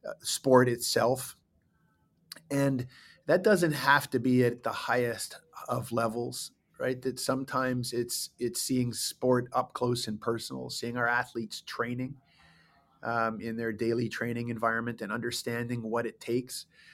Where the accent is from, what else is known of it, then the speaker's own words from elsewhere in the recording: Ottawa, Ontario, Canada; For I grew up in Ottawa, a boy in Ottawa who loved sport